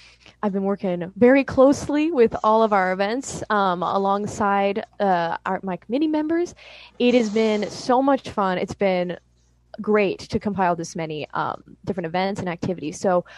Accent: California, United States; I'm actually from the Bay Area and I've had the joy to be there.

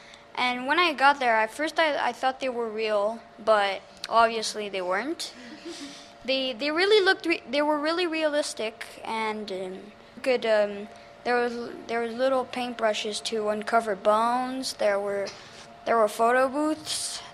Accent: Montreal, Quebec, Canada; I am 11 years old and I come from Montreal, Canada.

